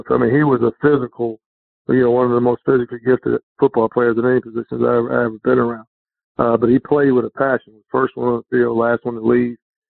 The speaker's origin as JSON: {"language": "English", "town": "Baltimore", "region": "Maryland", "country": "United States", "tie": "born or raised there", "said": "The one place I hadn't worked in was my hometown, that's Baltimore."}